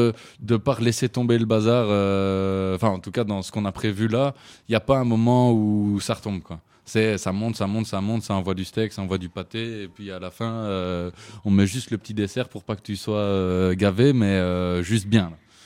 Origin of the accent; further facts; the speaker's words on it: Charleroi, Wallonia, Belgium; now in Brussels, Belgium; maintenant je suis à Bruxelles, mais c'est vrai qu'à la base je suis de Charleroi, donc c'était pas si loin que ça.